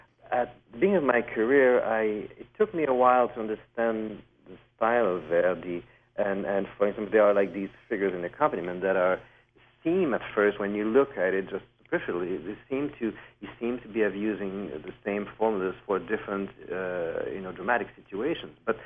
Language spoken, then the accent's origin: English; Montreal, Quebec, Canada; Well, it's funny because I'm French-Canadian. Yeah. You may hear that a little bit in my accent. Indeed. So I grew up basically musically here in Montreal, and then I went to study in Vienna.